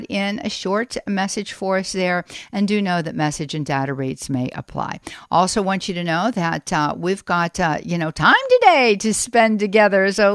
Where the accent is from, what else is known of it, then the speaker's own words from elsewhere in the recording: Pittsburgh, Pennsylvania, United States; Second of all, I grew up in Pittsburgh, but not Pittsburgh, Kansas, Pittsburgh, Pennsylvania.